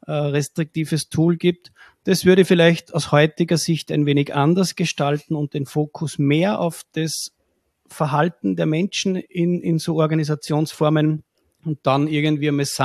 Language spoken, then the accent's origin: German; Austria; mit uns als Österreicher zu tun.